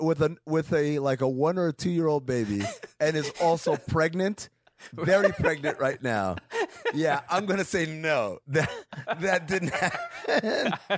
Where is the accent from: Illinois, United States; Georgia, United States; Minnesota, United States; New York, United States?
New York, United States; I grew up in New York. I'm a Knicks fan.